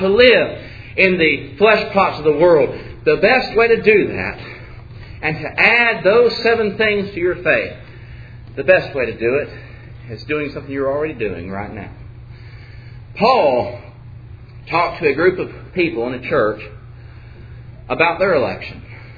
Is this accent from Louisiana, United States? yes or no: no; Texas, United States; now in Georgia, United States; I came from Texas where folks aren't so nice. You Georgians are very sweet.